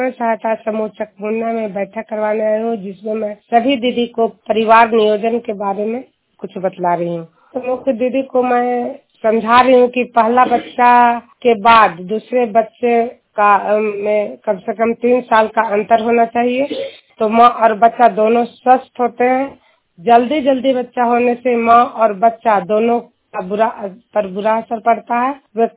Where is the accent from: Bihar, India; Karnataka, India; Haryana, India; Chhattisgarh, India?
Bihar, India; Juniyar; मैं नालंदा जिला हिलसा प्रखंड जुनियार गांव की निवासी हूं और सीएम के पद पर 13 समूह में कार्यरत हूं।